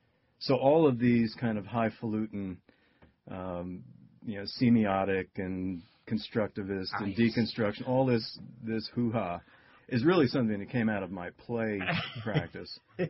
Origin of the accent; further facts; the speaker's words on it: Union, New Jersey, United States; And I grew up in New Jersey. Originally in Union, right near Route 22.